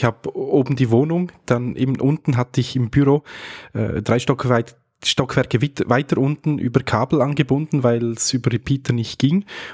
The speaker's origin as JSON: {"language": "German", "country": "Switzerland", "said": "Aber als Schweizer, das haben wir immer wieder mal hier im Podcast, muss man das ja auch ein bisschen leben, diese Luxusprobleme."}